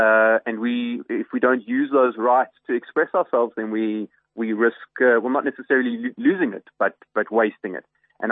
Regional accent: South Africa; we are all South African citizens. This is our home

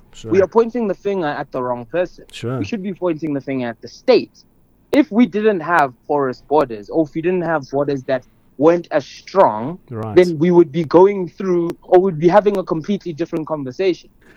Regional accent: South Africa; But me personally, as a South African, I think we're focusing our attention on the wrong thing.

